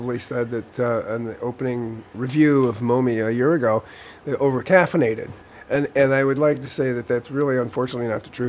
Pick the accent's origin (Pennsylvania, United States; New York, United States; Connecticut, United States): New York, United States; Fredonia; also born or lived in Dunkirk, New York; I was born in Dunkirk, New York, and grew up in Fredonia, right next to it. It's upstate New York off of Lake Erie.